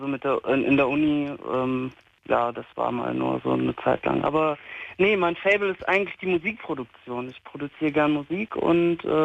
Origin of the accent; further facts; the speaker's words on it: Mönchengladbach, North Rhine-Westphalia, Germany; now in Darmstadt, Germany; Und also aus Mönchengladbach, um genau zu sein, bin jetzt hier mit meiner Freundin nach Darmstadt.